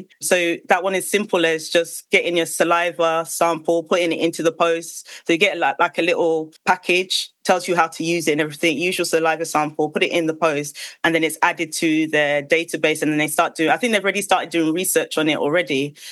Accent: Ghana; I'm from Ghana. So I had family to help there.

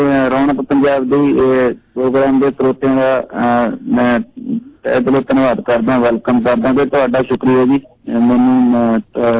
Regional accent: Rurki Zira, Punjab, India; ਰੁੜਕੀ ਜੀਰਾ ਪਿੰਡ ਦਾ ਨਾ ਇੱਕ ਗੀਤਕਾਰ ਪਹਿਲਾਂ ਵੀ ਸੀ ਰਵਿੰਦਰ ਰੁੜਕੀ ਜੀਰਾ

